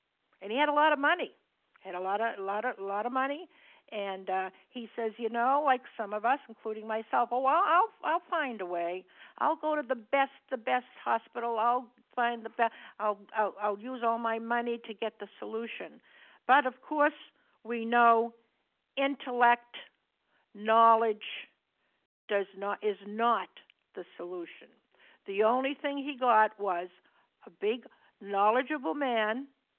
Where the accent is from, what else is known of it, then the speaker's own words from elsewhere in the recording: Massachusetts, United States; I'm from Massachusetts.